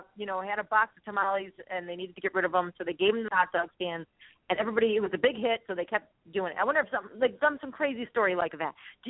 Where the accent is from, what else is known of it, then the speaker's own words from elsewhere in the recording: Chicago, Illinois, United States; It was so funny because I grew up on the Northwest Side. We would go to Gene and Jude's, especially on our way to Kittyland.